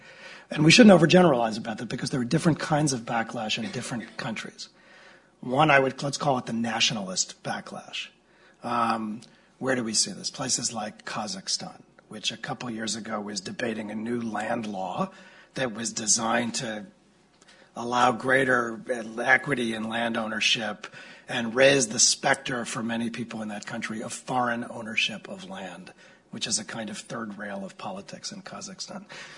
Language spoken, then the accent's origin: English; United States; because I'm American